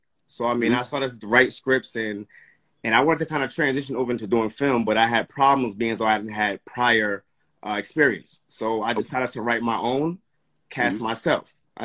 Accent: Linden, United States; But I came back out here, ultimately graduated from Linden High School. I'm from Linden.

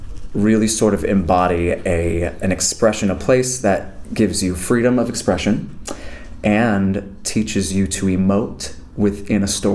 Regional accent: Arizona, United States; also born or lived in Utah; Yeah, I grew up in Arizona and Utah. So we were listening to a lot of choir music and a lot of musicals because I was raised Mormon.

